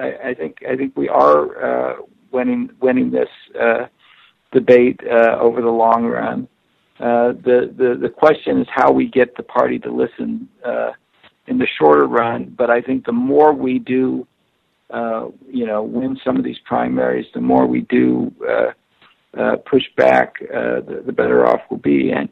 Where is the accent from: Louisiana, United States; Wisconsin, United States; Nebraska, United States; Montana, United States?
Nebraska, United States; My home state is Nebraska.